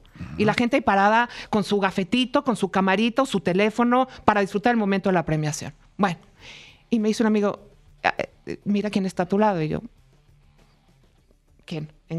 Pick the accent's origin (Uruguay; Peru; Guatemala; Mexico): Mexico; Soy de México, le digo en francés, y amamos en México, Mónaco